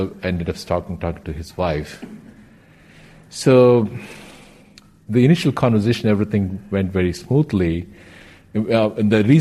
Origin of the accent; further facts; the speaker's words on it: India; I grew up in India, so as a practicing Hindu.